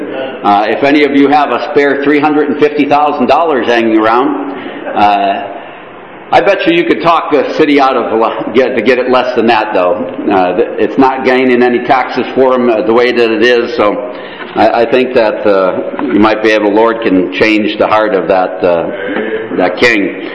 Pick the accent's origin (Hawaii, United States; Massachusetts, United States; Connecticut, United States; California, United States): Connecticut, United States; now in Canada; I was raised in Connecticut, down into the States, and then I came up to Canada about 19 years ago, and I think it's been 14 years since we've got our citizenship